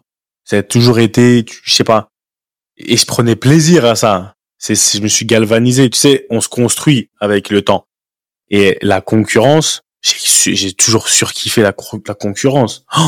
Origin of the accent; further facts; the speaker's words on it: Île-de-France, France; on a grandi en région parisienne, on a grandi en France, en région parisienne